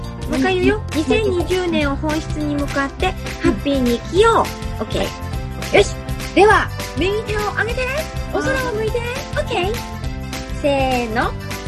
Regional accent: Yamagata, Japan; accent: Shonai dialect; たぶんこれ、庄内弁が出ちゃったの。

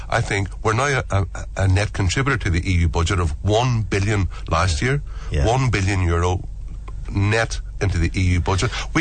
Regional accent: Derry, Northern Ireland, United Kingdom; Yeah, well, I think growing up in the Troubles in Derry, for us it was very much a living reality.

